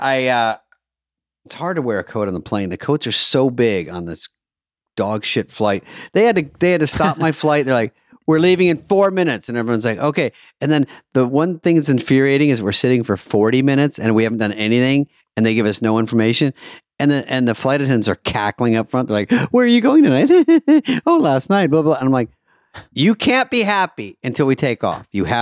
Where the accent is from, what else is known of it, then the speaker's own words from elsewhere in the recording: Michigan, United States; born there; And then the next night was Michigan, where I was born in Michigan